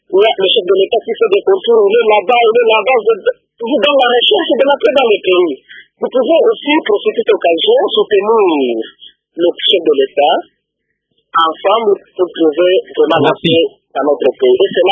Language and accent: French; Baraka, South Kivu, DR Congo; ici chez nous à Baraka aujourd'hui, si vous arrivez au marché d'Aïbaz, vous trouvez tout un encombrement de gens qui cherchent des habits